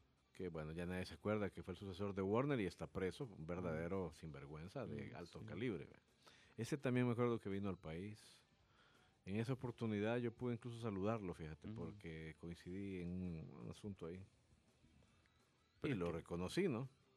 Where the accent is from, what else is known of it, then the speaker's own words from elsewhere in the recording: El Salvador; Tristemente somos salvadoreños